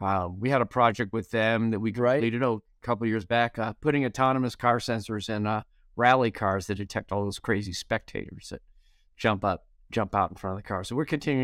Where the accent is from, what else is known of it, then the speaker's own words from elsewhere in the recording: Indianapolis, Indiana, United States; Well, I grew up in Indianapolis, so... I just thought everyone always raced on ovals, right?